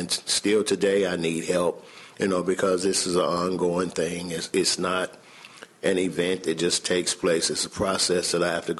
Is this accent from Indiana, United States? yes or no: yes; Gary, Indiana, United States; now in Evansville, United States; I'm from Gary, Indiana, born and raised there. I'm the youngest son of six children. I moved here to Evansville in April of 2003.